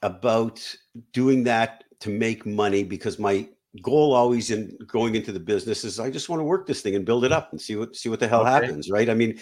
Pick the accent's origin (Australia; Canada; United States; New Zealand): Canada; I grew up in Canada. I was living in Canada. I was 29 years old.